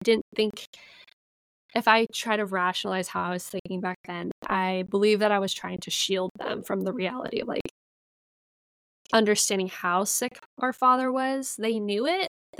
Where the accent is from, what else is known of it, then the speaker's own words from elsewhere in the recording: Texas, United States; And I think culturally, this is like where I think growing up in Texas, that's different.